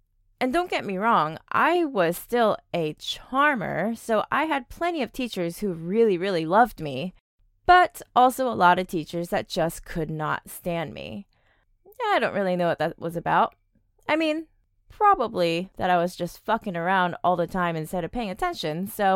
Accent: South Korea; now in United States; I grew up in Korea. And even after moving to the States, was raised in a very Korean household.

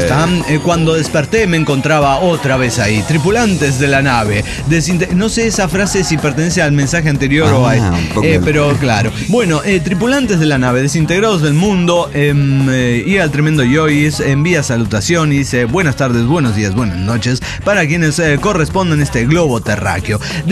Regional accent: Acapulco, Guerrero, Mexico; now in Ecatepec, Mexico; por lo que decidí radicarme en este municipio, Ecatepec. Entonces, así como yo llegué desde Acapulco a Ecatepec.

